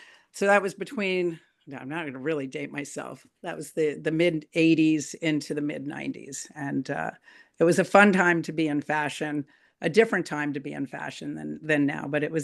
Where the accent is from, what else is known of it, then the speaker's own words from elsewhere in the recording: Baltimore, Maryland, United States; moved away as an adult; I was born in Baltimore, Maryland. I grew up in Maryland. And then at 18, I moved to New York City.